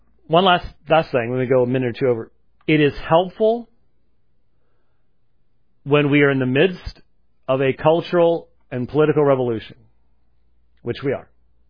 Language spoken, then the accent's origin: English; Scotland, United Kingdom; I'm a Scotsman, for crying out loud. I think it's the weather in Scotland.